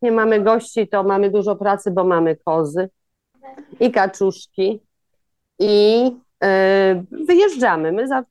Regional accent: Koszalin, West Pomeranian Voivodeship, Poland; now in Sri Lanka; dlatego, że jesteśmy z Koszalina, to chcieliśmy troszkę bliżej mieszkać wody niż w Koszalinie mieszkaliśmy

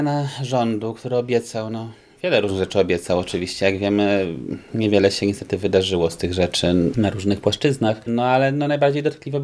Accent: Warsaw, Masovian Voivodeship, Poland; Że jednak my jesteśmy z Warszawy i tego nie ukrywamy.

